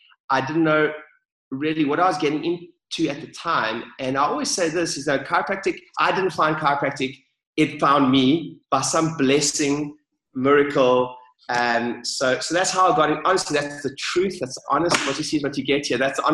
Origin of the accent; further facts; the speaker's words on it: South Africa; moved away; So I grew up in South Africa and left. I did my studies down there, studied chiropractic